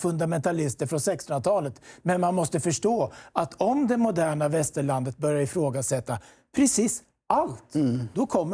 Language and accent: Swedish; Sweden; Självklart, vi är västerlänningar och vi är svenskar.